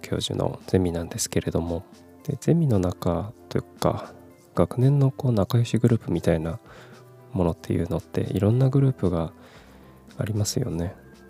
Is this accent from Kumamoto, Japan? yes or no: yes; Kumamoto, Japan; moved away as an adult; also born or lived in Fukuoka / Tokyo; 18歳から福岡、30歳から東京で暮らし、退職を機に地元の熊本に帰ってきた36歳無職の僕が、